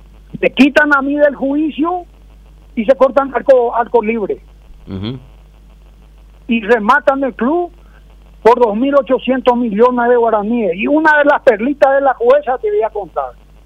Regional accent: Paraguay; buscar la justicia como ciudadano paraguayo.

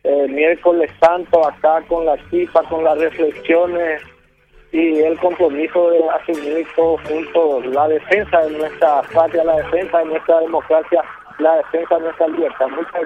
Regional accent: Paraguay; Eso no debe de aceptarse como buen paraguayo y sobre todo como buen cristiano.

